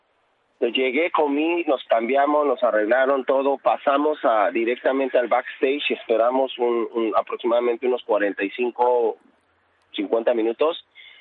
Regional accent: Ecatepec, State of Mexico, Mexico; porque yo soy de Catepec

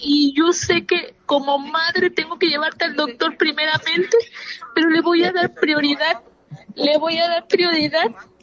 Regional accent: Poza Rica, Veracruz, Mexico; Nosotros no somos de aquí, somos de Poza Rica, no tenemos familia aquí.

